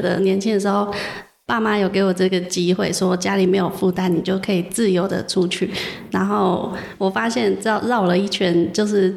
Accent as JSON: {"language": "Chinese", "town": "Hualien", "region": "Hualien County", "country": "Taiwan", "tie": "born or raised there", "said": "然后再加上花莲的人很可爱，然后我也想把我在外地学到的一些生活态度带回我家乡。"}